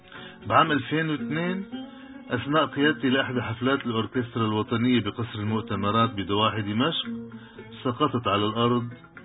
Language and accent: Arabic; Baghdad, Baghdad Governorate, Iraq; born there; أنا من مواليد بغداد 12 شباط 1934.